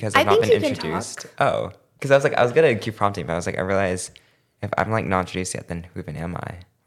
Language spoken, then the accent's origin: English; Atlanta, Georgia, United States; I am from Atlanta, Georgia, and I've lived there my entire life.